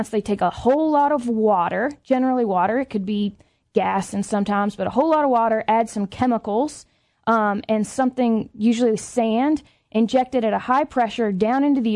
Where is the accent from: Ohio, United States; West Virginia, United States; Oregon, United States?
West Virginia, United States; I grew up in West Virginia, so I'm from coal country.